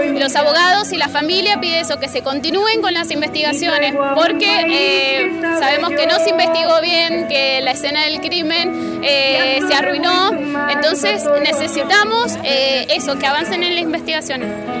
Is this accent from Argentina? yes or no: yes; Tupungato, Mendoza, Argentina; Somos de acá de Tupungato.